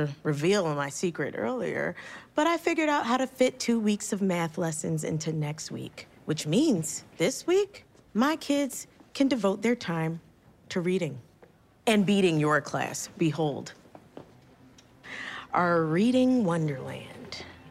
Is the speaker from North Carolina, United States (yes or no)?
no; Philadelphia, Pennsylvania, United States; I grew up in Philly.